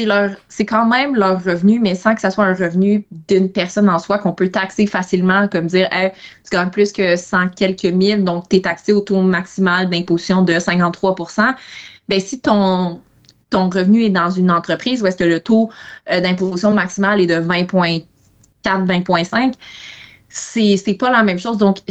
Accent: Quebec, Canada; En effet, je viens de l'Estrie, donc la 10 entre Sherbrooke et Montréal, c'est l'autoroute que j'emprunte beaucoup

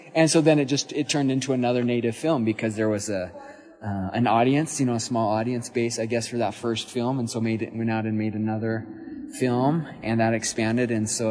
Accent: Twin Falls, Idaho, United States; now in Arizona, United States; born and raised in Twin Falls, Idaho.

